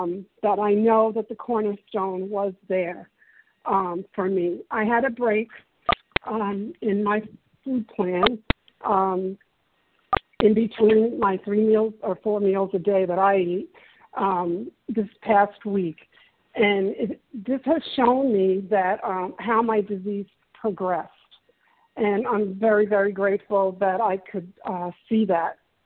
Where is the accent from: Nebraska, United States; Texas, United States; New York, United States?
New York, United States; now in Alabama, United States; I'm a New Yorker living in Willian, Alabama